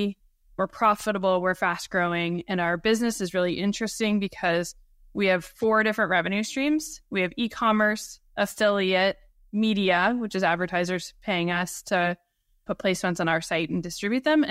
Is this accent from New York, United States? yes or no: no; Phoenix, Arizona, United States; moved away as an adult; I grew up in Phoenix, Arizona, which is, I believe, where you are based.